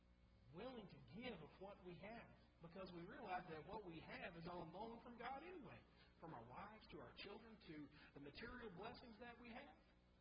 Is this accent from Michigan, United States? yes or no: no; Kentucky, United States; You know, I come from Kentucky